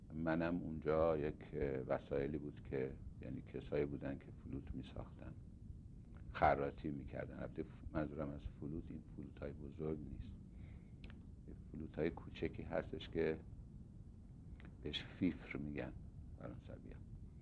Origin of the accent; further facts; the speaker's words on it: Hamadan, Iran; also born or lived in Tehran; در 28 شهریور 1303 به دنیا آمدم در تهران و در حدود کلاس سوم چهارم ابتدایی که بودم پدرم ماموریت پیدا کرد به همدان و حدود 7 سال در همدان بودم.